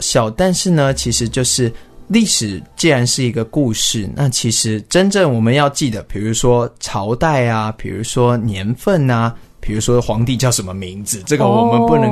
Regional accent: Taiwan; also born or lived in United States; 其实呢我最小的时候是在美国长大的，但是呢后来大概4岁左右就回到台湾来，那就接受台湾的教育。

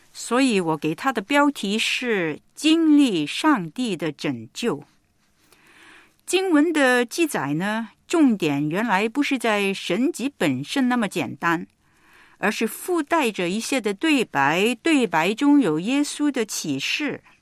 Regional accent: China; 我们中国人也知道，所谓有眼无珠

